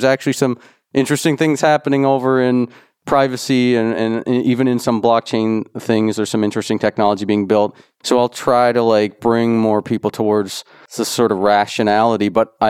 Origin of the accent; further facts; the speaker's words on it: Canada; maybe it's because I'm Canadian or something